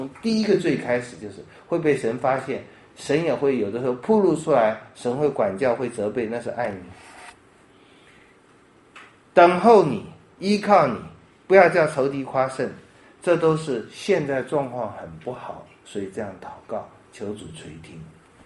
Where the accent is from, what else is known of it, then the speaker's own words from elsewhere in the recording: China; 我们中国人很要面子